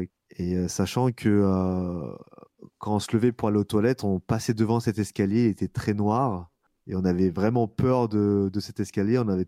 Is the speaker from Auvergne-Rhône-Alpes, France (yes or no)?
yes; Bourg-lès-Valence, Auvergne-Rhône-Alpes, France; Pas très grande maison, mais dans un lotissement qui se situe à Bourg-les-Valences, dans la Drôme. C'est là où j'ai grandi.